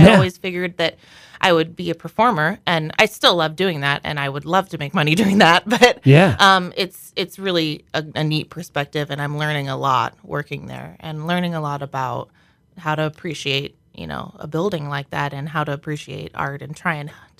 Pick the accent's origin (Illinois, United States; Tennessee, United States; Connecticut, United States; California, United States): Illinois, United States; Galesburg; growing up in Galesburg, a lot of things that you hear are like, oh, there's nothing to do here. Let's go to Peoria.